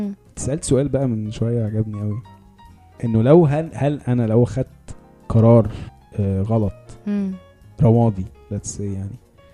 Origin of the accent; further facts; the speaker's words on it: Egypt; يعني احنا كمعرفش كبشر ولا كمصريين ولا كايه